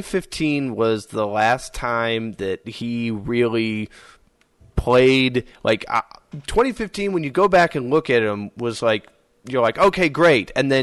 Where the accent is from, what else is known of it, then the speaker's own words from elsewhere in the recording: Minnesota, United States; you know, I grew up in Minnesota. I have a lot of friends that are Viking fans.